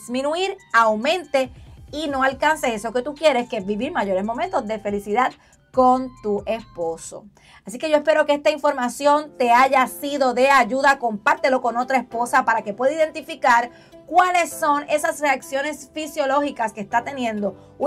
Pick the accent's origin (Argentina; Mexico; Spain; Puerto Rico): Puerto Rico; como dicen en mi país Puerto Rico, enfogonadas.